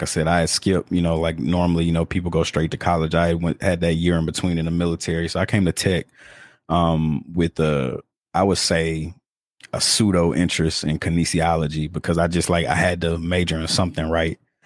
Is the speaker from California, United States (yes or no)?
no; Shreveport, Louisiana, United States; I'm from Shreveport. Like Henri, we both went to high school together.